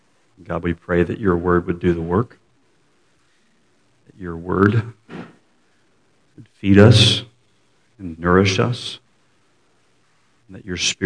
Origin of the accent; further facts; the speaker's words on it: Raleigh, North Carolina, United States; We come from Raleigh, North Carolina, just south of Raleigh.